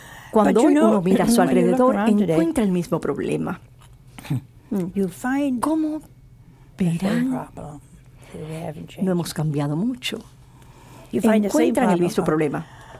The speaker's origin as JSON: {"language": "Spanish", "town": "Canton", "region": "Ohio", "country": "United States", "tie": "born there", "said": "Pues está a 30 kilómetros de donde yo nací, en Canton, Ohio."}